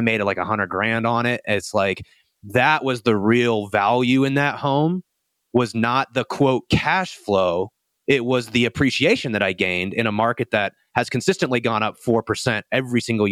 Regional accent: Southeast, United States; now in Denver, United States; I grew up in the Southeast where things were just newer. Here in Denver, you know, you have a lot of these older homes.

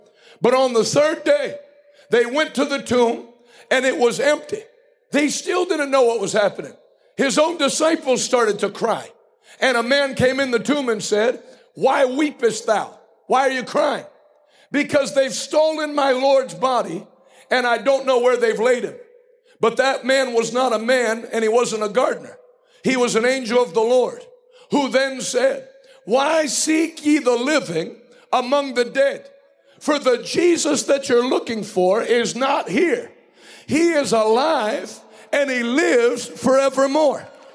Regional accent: United States; Because I grew up in Washington County and they knew me when I was 5.

